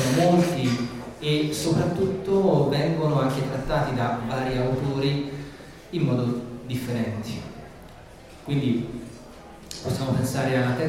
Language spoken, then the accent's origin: Italian; Florence, Tuscany, Italy; Siamo a Roma, io sono fiorentino.